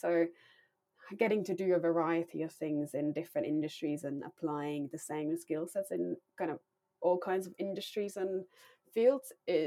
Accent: Finland; So, I grew up in Finland, if I haven't mentioned it enough times, yeah.

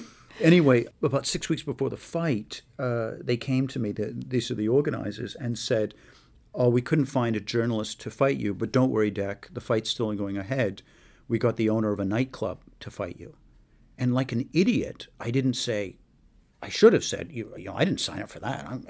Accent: Canada; And I am Canadian, even though I sound to many of our listeners as if I have a UK accent.

